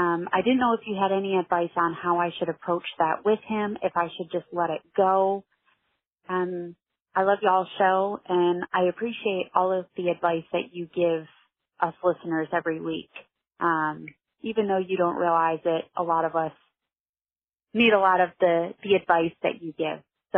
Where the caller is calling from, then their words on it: Katy, Texas, United States; I'm calling from Katy, Texas.